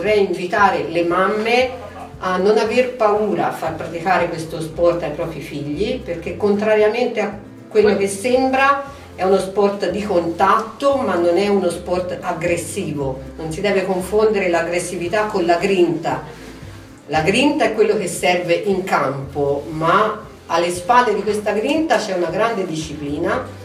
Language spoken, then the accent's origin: Italian; Sinalunga, Tuscany, Italy; Io sono di Sinalunga.